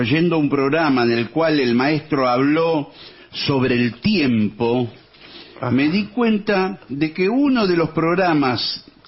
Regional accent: La Carlota, Córdoba, Argentina; also born or lived in Buenos Aires; now in Brussels, Belgium; porteño criado en La Carlota.

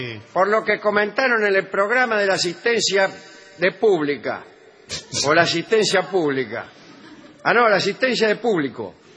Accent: Tandil, Buenos Aires Province, Argentina; Soy de Tandil, sí.

